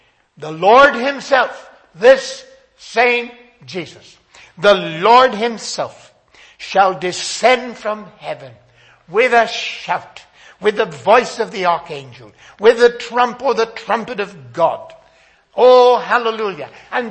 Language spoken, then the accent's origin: English; Northern Ireland, United Kingdom; I come from Northern Ireland. Northern Ireland had 30 years of Big Bangs.